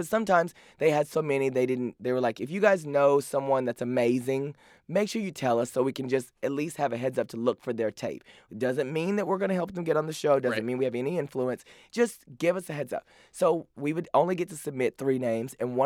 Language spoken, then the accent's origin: English; Paris, Texas, United States; Okay, well, I'm from Paris, Texas, bitch.